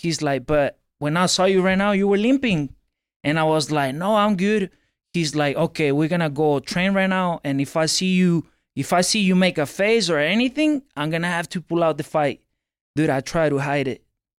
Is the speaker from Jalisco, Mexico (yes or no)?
yes; Guadalajara, Jalisco, Mexico; now in United States; For the people that don't know, I was born and raised in Mexico. I came to the States in 2014, 10 years ago.